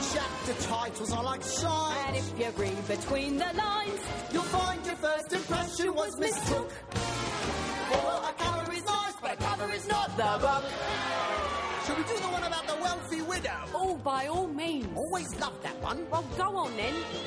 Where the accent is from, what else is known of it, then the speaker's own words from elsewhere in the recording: New York, United States; So a lot of this movie took place kind of near my hometown.